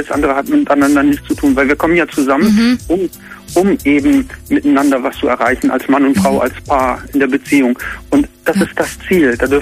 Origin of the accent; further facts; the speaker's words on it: Neuwied, Rhineland-Palatinate, Germany; Ja, ich bin 30, ich komme aus Neuwied.